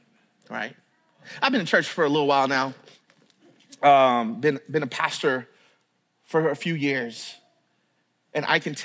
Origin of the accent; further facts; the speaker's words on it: Tennessee, United States; I grew up down south in Tennessee. I'm a Tennessee boy.